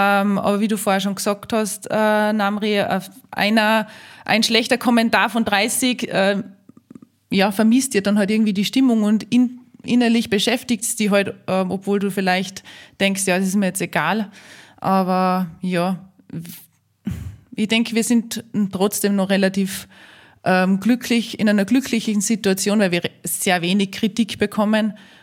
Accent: Austria; eine Skitour, die bei uns in Österreich ist

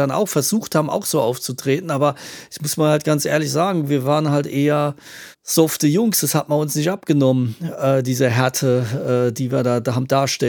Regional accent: Ludwigshafen, Rhineland-Palatinate, Germany; Und bei uns in Ludwigshafen-Mannheim gab es halt keine Disco, die jetzt irgendwie so Sachen gespielt hätten. Es war ja nicht das Ruhrgebiet, wo du so Genre-Discos hattest.

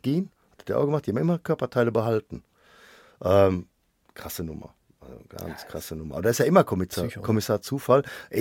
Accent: North Rhine-Westphalia, Germany; wir sind hier im Ruhrgebiet groß geworden. Ich bin auch 65 geboren

